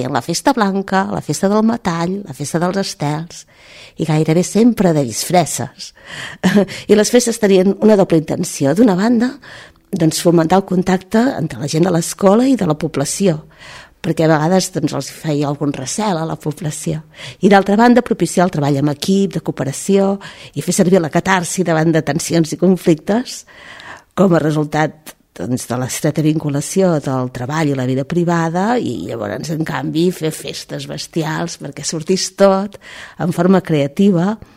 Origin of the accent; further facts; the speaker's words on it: Olot, Catalonia, Spain; Els que som d'Olot són els dies de lluèrnia